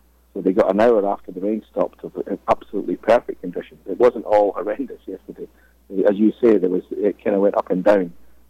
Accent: Scotland, United Kingdom; I'm from Scotland, so Opens in England only count as half a major, unfortunately.

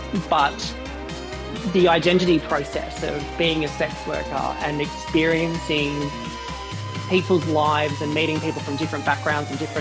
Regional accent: Sydney, New South Wales, Australia; So I'm from Sydney, Australia.

